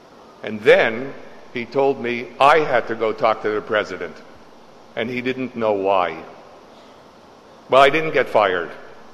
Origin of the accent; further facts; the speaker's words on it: Montreal, Quebec, Canada; For me, growing up in Montreal with two strong parents, my life seemed to be operating on autopilot.